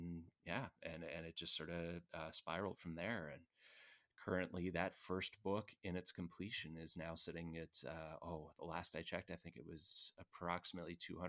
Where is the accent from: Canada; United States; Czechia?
Canada; I have a habit of being somewhat critical of myself and critical of my work, and as any Canadian does.